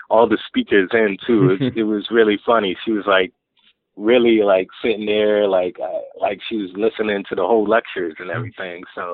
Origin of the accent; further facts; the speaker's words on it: Boston, Massachusetts, United States; Okay, well, I'm from the Boston area. You know, I grew up in Roxbury, which is a inner city in Boston